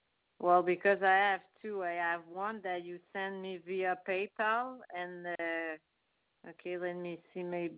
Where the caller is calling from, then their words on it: Montreal, Quebec, Canada; English is a second language; I'm calling from Montreal. I'm sorry my English isn't that good.